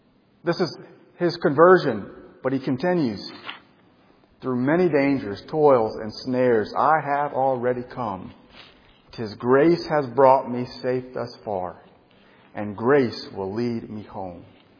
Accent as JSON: {"language": "English", "town": "Gulf Shores", "region": "Alabama", "country": "United States", "said": "When this young man came to the beach, I'm from Gulf Shores, do you remember?"}